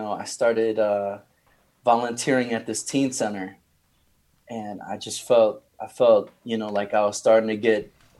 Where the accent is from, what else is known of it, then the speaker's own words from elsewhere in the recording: Texas, United States; And so I came up from Texas, you know, with a quarter pound of weed under my seat.